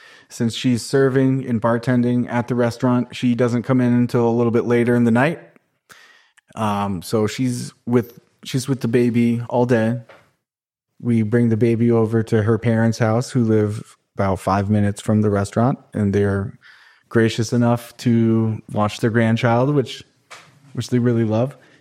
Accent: Vermont, United States; also born or lived in New Hampshire, United States; So I was born in Vermont and spent a lot of my life in New Hampshire, right on the border of the Connecticut River there.

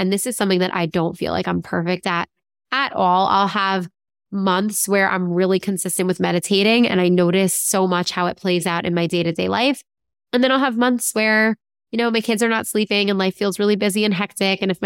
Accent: United States; I mean, I'm American, so I don't feel bad saying it, but I do not think that the American accent is soothing.

